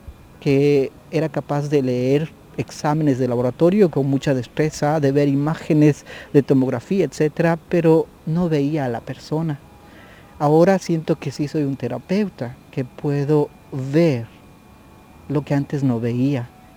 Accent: Ecuador; en mi país, en Ecuador específicamente

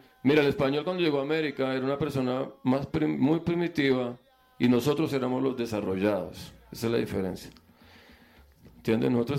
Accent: Colombia; como colombianos, de que lo que nos va a representar afuera será un gol

